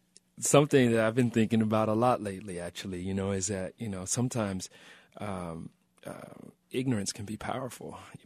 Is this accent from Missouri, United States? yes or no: yes; Kansas City, Missouri, United States; Kansas City. You know, that's where I'm from. It's the headquarters of meat.